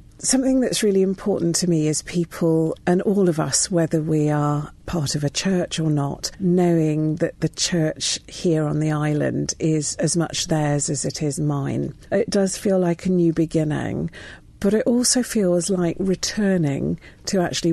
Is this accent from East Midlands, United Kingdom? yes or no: yes; East Midlands, United Kingdom; now in London, United Kingdom; My family come from Malaysia originally, but I grew up in Lincolnshire, which is where my father's family are from. And for the last 30 or so years, I've lived in London.